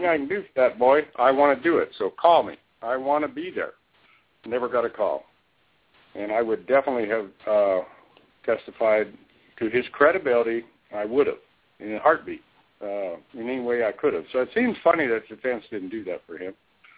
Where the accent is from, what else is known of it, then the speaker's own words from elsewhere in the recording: Fairbanks, Alaska, United States; and I was born and raised in Fairbanks, and I can tell you, the Anchorage jury is not the same as a Fairbanks jury.